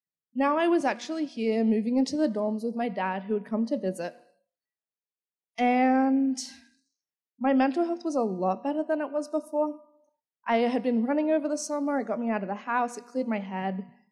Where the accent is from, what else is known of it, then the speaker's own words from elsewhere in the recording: Canberra, Australian Capital Territory, Australia; I'm not from around here. I'm from Canberra, Australia.